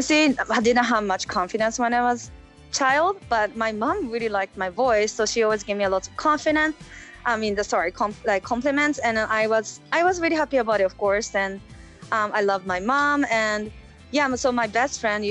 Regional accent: Sapporo, Hokkaido, Japan; English is a second language; moved away as an adult; now in Vancouver, Canada; because I'm from Sapporo.

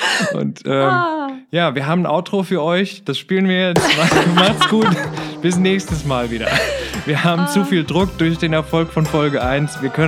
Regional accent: Meerbusch, North Rhine-Westphalia, Germany; born there; ich bin geboren 1985 in Meerbusch.

